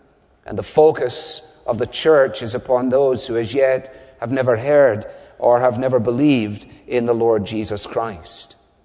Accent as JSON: {"language": "English", "region": "Scotland", "country": "United Kingdom", "said": "As a Scotsman, if I've spent that much money"}